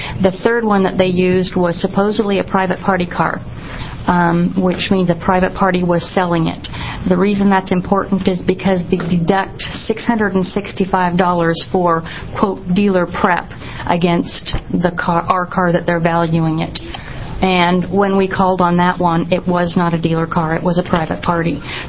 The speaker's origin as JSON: {"language": "English", "region": "Oregon", "country": "United States", "said": "I'm from Clackamas County."}